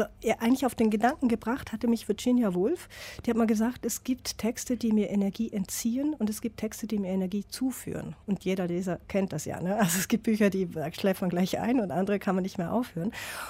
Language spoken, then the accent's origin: German; Switzerland; Ich bin ja Schweizerin.